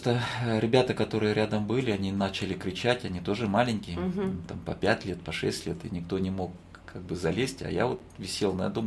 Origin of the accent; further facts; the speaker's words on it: Kalmykia, Russia; думаю, как я чемпион калмыкии, я самый умный калмык